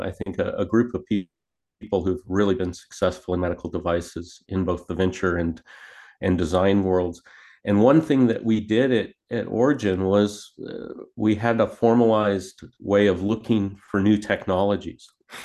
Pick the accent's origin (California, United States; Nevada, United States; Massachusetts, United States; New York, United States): Nevada, United States; Reno; So I grew up in Reno, Nevada, which felt like the middle of nowhere when I was growing up.